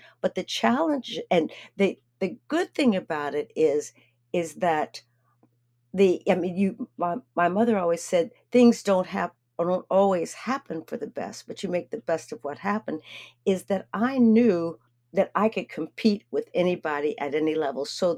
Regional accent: Erie, Pennsylvania, United States; I grew up in Erie, Pennsylvania, and there was a choice between going to the city schools or the county schools.

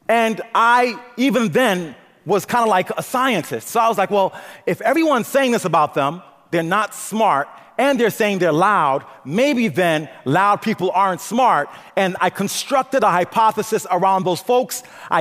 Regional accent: Brooklyn, New York, United States; also born or lived in Bronx, United States; So I grew up in Brooklyn and the Bronx, New York. You know, cars playing hip-hop driving by were my lullabies.

